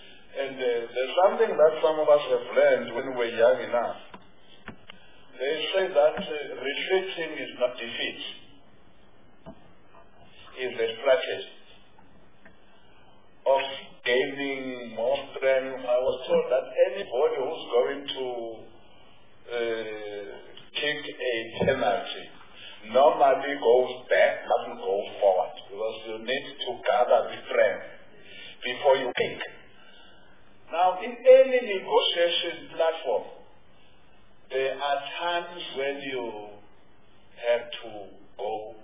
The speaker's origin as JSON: {"language": "English", "country": "South Africa", "second_language": "English", "said": "What you say in English? I'm not English. I'm too much of a Zulu."}